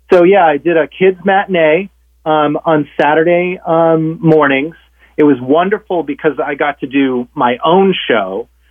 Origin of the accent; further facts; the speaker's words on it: Rhode Island, United States; I was born and raised in Rhode Island.